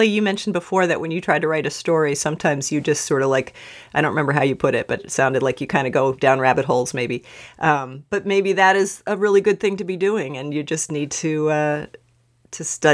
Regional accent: Ohio, United States; Yeah, I grew up in Ohio.

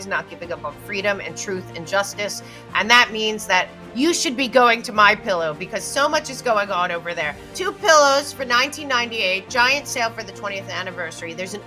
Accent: New York, United States; accent: New York; Yeah, you know my accent.

